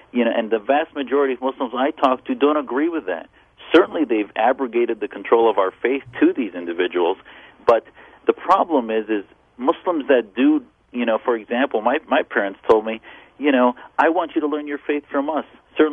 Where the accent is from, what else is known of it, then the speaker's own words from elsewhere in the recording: Wisconsin, United States; I wasn't created in a vacuum. I grew up in Wisconsin.